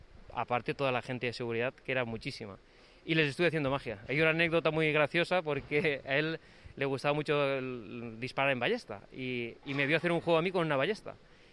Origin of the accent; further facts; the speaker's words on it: Castellón, Valencian Community, Spain; yo soy de Castellón, nací en Castellón, mis orígenes son de allí … soy muy español, aunque mi aspecto parezca escocés.